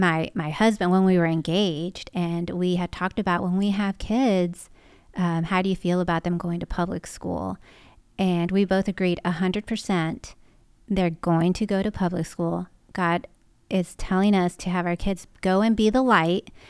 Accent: Austin, Texas, United States; So for example, I'm from Texas.

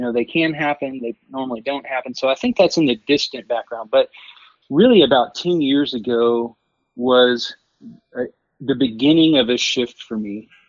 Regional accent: Texas, United States; Well, I'm a Texas guy, born and raised in Texas. I've lived out in West Texas for about 20 years, been in the oil business for that period of time.

